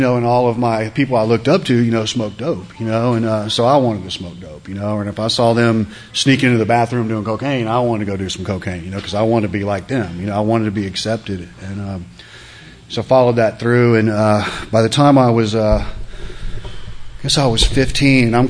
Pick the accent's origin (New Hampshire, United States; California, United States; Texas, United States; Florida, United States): Texas, United States; Kyle; also born or lived in Austin; I'm from Austin, or I got here in the 70s, and I grew up out in Kyle. We had a 112-acre dairy farm that I grew up on as a kid.